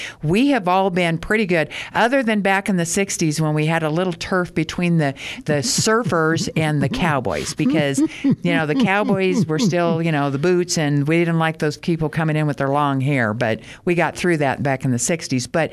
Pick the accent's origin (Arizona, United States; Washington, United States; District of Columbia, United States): Arizona, United States; Prescott; To my knowledge, and I grew up in Prescott.